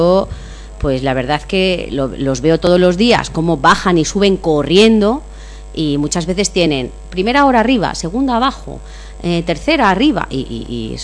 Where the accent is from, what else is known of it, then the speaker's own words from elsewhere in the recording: Leganés, Community of Madrid, Spain; soy de Leganés, con lo cual, pues bueno, conozco la zona, me gusta trabajar aquí porque estoy rodeada de mi gente.